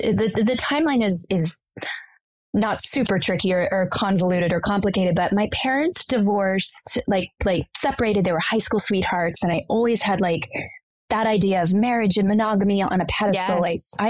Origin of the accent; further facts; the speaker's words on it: Orlando, Florida, United States; I grew up in Orlando, which is the most random.